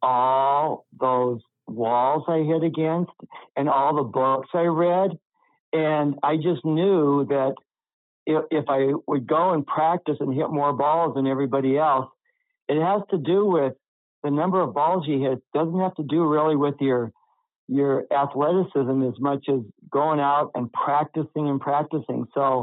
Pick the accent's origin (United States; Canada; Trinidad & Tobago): United States; South Dakota; And so Dave Getz was from North Dakota and I was from South Dakota. So it was awesome to have two Dakotas on the same team.